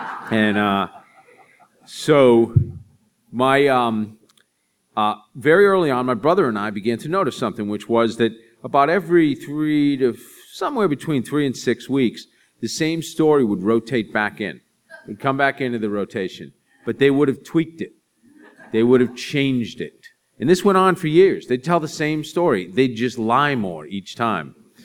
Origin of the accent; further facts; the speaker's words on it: Boston, Massachusetts, United States; I came from the inner city of Boston. I came from Dorchester, Massachusetts, which is a very unique place. very working class, pretty heavily Irish influence in my neighborhood